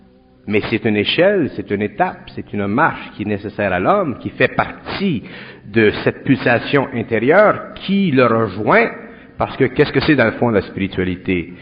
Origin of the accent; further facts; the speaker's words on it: Montreal, Quebec, Canada; Moi, je viens de Montréal. Je viens à Montréal et je vis dans le nord.